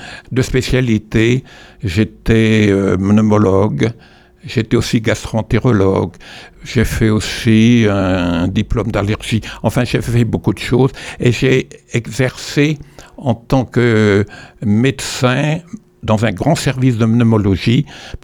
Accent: Brittany, France; moved away as an adult; j'ai quitté la Bretagne pour faire mes études de médecine à Paris, avec la ferme intention de revenir, bien entendu.

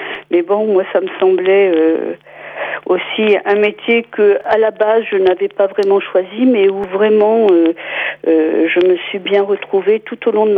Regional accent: Saint-Brieuc, Brittany, France; born there; je suis née à Saint-Brieuc, on va dire au milieu du XXe siècle, à peu près.

